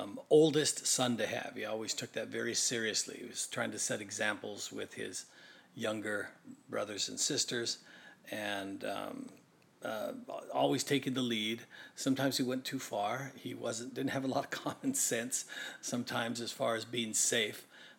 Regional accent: Hacienda Heights, California, United States; also born or lived in Whittier / Santa Paula / Ventura; I was born in Whittier, then we moved to Hacienda Heights, then we moved to when I was in fifth grade, we moved to Santa Paula for a year, and then Ventura for a year. Then we moved back to Hacienda Heights, and we stayed here.

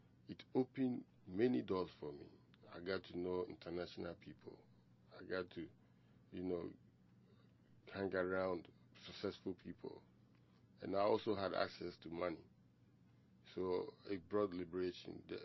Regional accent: Kumasi, Ashanti, Ghana; also born or lived in Accra; I was born and raised in Kumasi, and at some point in time, you want to get out to somewhere.

